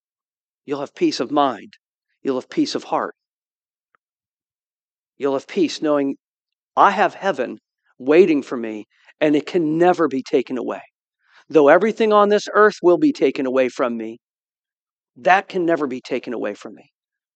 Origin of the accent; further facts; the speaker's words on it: Canton, Ohio, United States; I grew up in Canton. When Carolyn and I first got married, we lived in Canton. Right now, we live just outside of Canton in the city of Navarre.